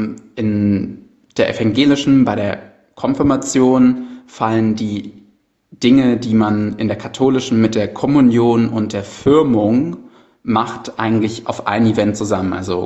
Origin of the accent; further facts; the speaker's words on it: Cologne, North Rhine-Westphalia, Germany; born there; Bei mir als gebürtiger Kölner war es so, dass ich mit der zweiten Klasse, da ich eine Klasse wiederholt habe, die Kommunion gemacht habe.